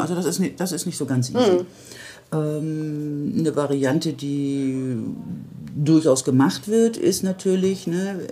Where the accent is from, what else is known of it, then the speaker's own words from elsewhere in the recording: Hamburg, Germany; also born or lived in Frankfurt / Bonn; now in Bremen, Germany; Genau, ich bin in Hamburg aufgewachsen.